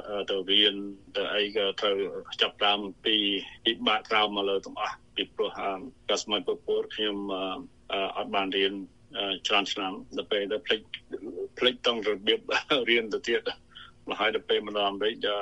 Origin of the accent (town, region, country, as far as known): Kampong Preah, Battambang, Cambodia; born or raised there